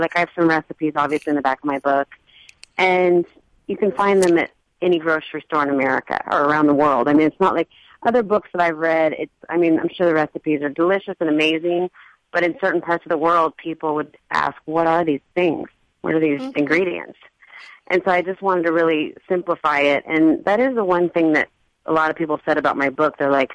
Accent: Iowa, United States; and since I'm from Iowa as well, I think that makes it even easier for people to kind of relate to.

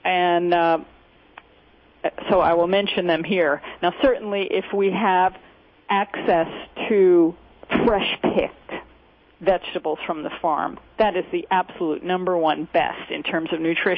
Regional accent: Dix Hills, New York, United States; I grew up in Dix Hills on Long Island.

